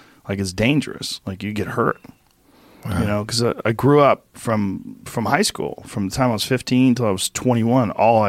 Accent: New Jersey, United States; born there; also born or lived in San Francisco / Florida / Boston / New York; Well, I was born in New Jersey, but I lived in a lot of places. I lived in San Francisco for a while from age 7 to 11. I lived in Florida from 11 to 13, and then Boston from 13 to 24, then New York.

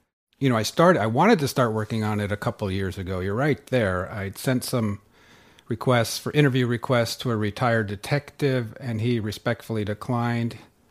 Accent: California, United States; I grew up in Northern California and in the wine country up there. And my parents did grow up out here in the Midwest in South Dakota.

